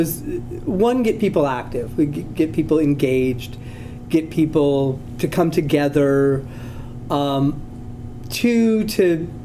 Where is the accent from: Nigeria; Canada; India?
Canada; also born or lived in Chicago, United States; I had lived in Chicago before this, and I went to junior high and high school in Chicago. I'm Canadian, but we were there because my dad was in construction.